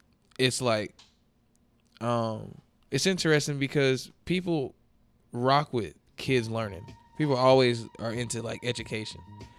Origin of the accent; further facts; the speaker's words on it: Georgia, United States; Yeah, because I'm from Georgia, you know. You from Cali. I ain't from here like that.